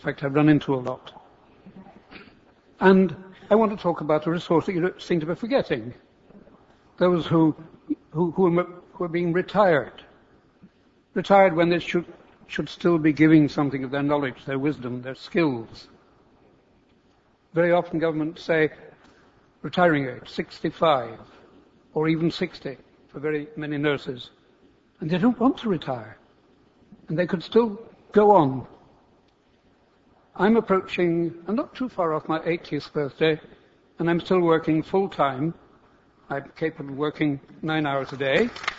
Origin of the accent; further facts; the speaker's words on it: Zambia; I'm from Zambia. I've been teaching in the medical school there since it opened